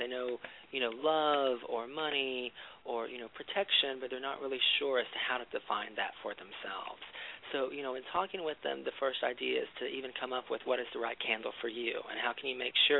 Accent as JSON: {"language": "English", "region": "Texas", "country": "United States", "tie": "born or raised there", "said": "Growing up in Texas, the way that I was taught to load candles was to actually, you know, use a knife"}